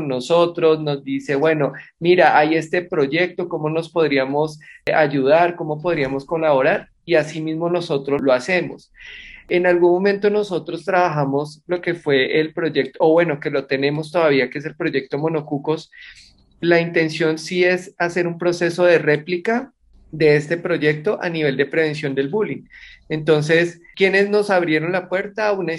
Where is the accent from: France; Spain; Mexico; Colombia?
Colombia; somos pues colombianos, nacimos también en diferentes zonas del país